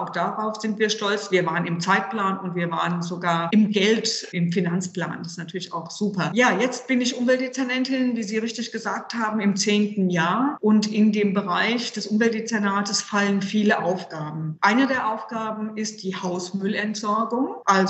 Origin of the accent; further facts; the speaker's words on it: Limburg an der Lahn, Hesse, Germany; born there; geboren in Limburg an der Lahn, 1956, also gerade 65 Jahre geworden.